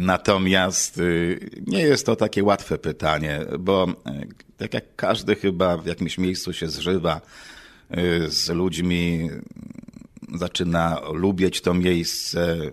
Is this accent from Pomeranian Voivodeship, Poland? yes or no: yes; Pomeranian Voivodeship, Poland; now in Tacoma, United States; jestem z Kaszub, a polskie Kaszuby są najpiękniejszym chyba miejscem na świecie, tak zawsze mówię.